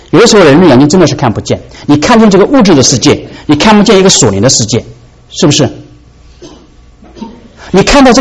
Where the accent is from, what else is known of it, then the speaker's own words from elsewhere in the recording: China; 我小时候我还记得哈，我们好多有人家这个，我不知道我们中间有没有弟兄姐妹家还记得哈，在过年之前有一个腊月哈，我们中国人腊月，腊月有的时候呢要送灶神上天